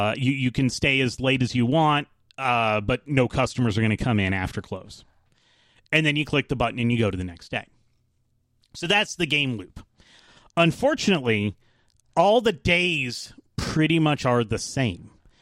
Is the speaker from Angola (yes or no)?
no; Atlanta, Georgia, United States; I grew up here in Atlanta. We didn't have snow. Yes, it was uphill because it's very hilly here.